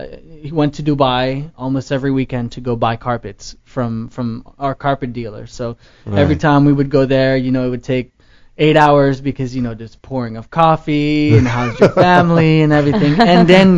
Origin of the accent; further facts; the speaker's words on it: Paris, Île-de-France, France; moved away; I was born and raised in Paris